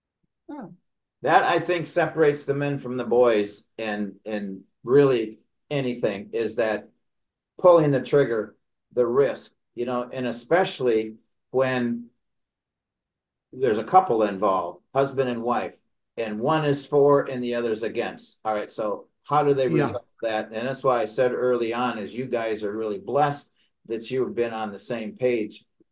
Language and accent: English; Wisconsin, United States; now in Orlando, United States; We moved here from Wisconsin, the Upper Midwest, in 1998, and I usually don't remember from year to year weather things, but it just seems to me that this is the coldest winter that I remember living down here.